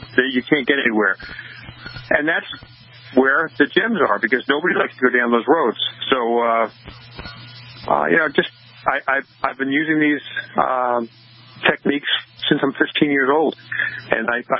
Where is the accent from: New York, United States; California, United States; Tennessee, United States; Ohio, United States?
New York, United States; Holbrook; I grew up in Holbrook on Long Island, New York.